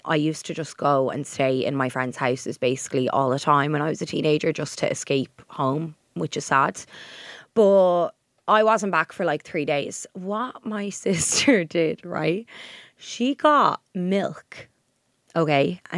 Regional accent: Drogheda, Leinster, Ireland; Like, we're from Drogheda originally, but even outside of Drogheda, right?

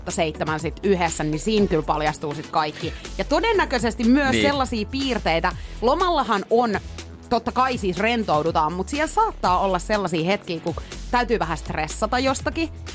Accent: Pori, Satakunta, Finland; now in Helsinki, Finland; mä oon muuttanut pois Porista ja niin. Helsinkiä sit mennyt kouluun

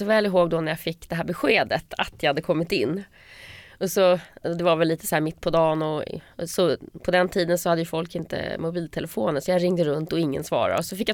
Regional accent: Trosa, Södermanland, Sweden; born or raised there

